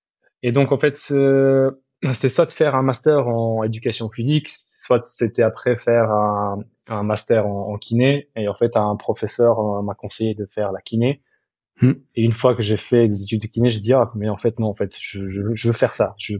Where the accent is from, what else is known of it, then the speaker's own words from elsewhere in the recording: Belgium; also born or lived in Sarajevo, Bosnia and Herzegovina; Alors, moi, je suis belge. Je suis né à Sarajevo, donc je suis bosniaque, mais je suis arrivé en 95 en Belgique, et donc j'ai fait toute ma scolarité là-bas.